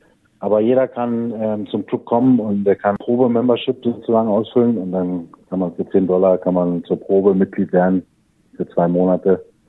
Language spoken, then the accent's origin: German; Berlin, Germany; now in Australia; Ich persönlich bin aus Berlin.